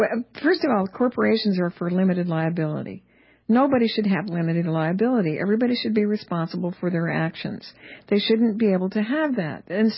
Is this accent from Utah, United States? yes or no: yes; Utah, United States; I'm from Utah. That land was settled by my pioneer ancestors.